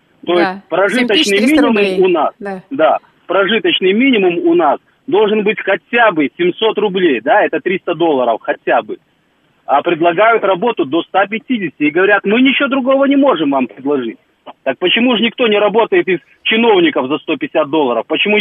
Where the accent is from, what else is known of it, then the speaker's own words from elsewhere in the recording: Belarus; now in Moscow, Russia; Да, я белорус, как бы работаю в Москве